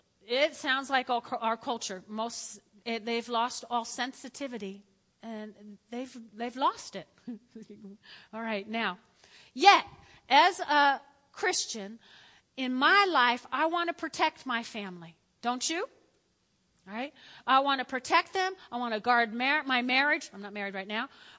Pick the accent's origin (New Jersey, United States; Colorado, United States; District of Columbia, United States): New Jersey, United States; Now, listen, I grew up in North Jersey.